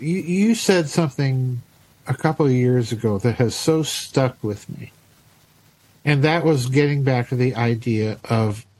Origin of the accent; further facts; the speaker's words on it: South Dakota, United States; When you know me, I grew up in South Dakota